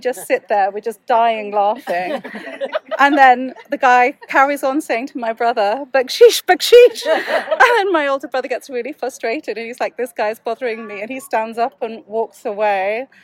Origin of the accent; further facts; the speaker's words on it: England, United Kingdom; Well, we grew up in England. We didn't know the word.